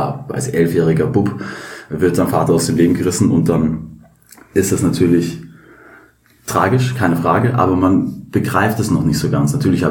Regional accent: Vienna, Austria; Nein, ich bin in Wien geboren, aufgewachsen und auch zur Schule gegangen.

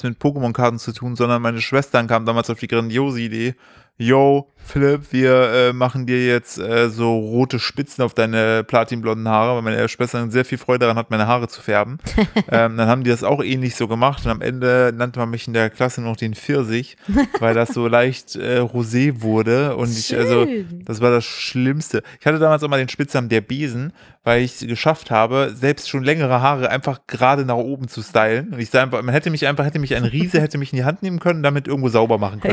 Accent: East Germany, Germany; Ich bin im Osten groß geworden.

